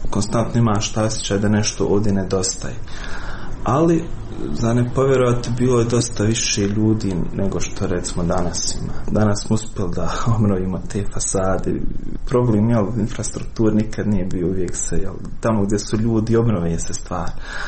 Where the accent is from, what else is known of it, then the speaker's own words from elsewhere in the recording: Srebrenica, Republika Srpska, Bosnia & Herzegovina; born there; iako sam rođen u Srebrenici 94. Ne imam sjećanja zapravo na tu ratnu ili priratnu Srebrenicu.